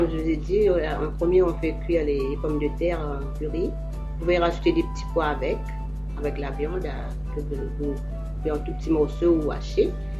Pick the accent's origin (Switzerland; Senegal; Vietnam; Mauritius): Mauritius; moi, je viens de l'île Maurice.